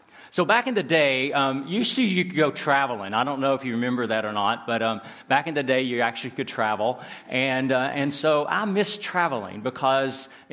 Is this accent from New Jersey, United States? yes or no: no; Tennessee, United States; accent: Southern; you probably can tell from my accent. So I'm from the South, and mostly proud of it, from being East Tennessee and in the mountains.